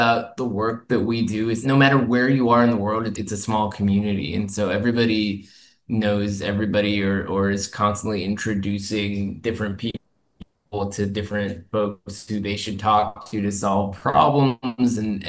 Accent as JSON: {"language": "English", "town": "Seattle", "region": "Washington", "country": "United States", "tie": "born or raised there", "said": "growing up in Seattle, when I did was great because there were so many wonderful independent theaters there."}